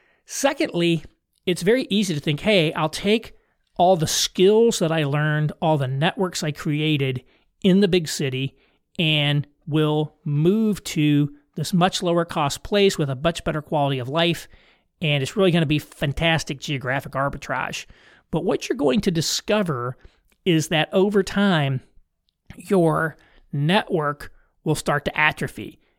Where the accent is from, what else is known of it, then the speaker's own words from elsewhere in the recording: Indiana, United States; You know, I'm from Indiana, and I grew up in Indiana, and Indiana is culturally very familiar to me. In fact, I'm very much a Hoosier.